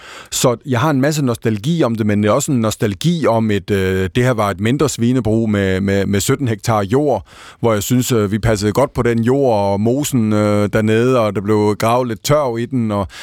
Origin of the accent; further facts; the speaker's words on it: Haderslev, Region of Southern Denmark, Denmark; now in Copenhagen, Denmark; deres regionskontor i Haderslev, der hvor jeg kommer fra nede i Sønderjylland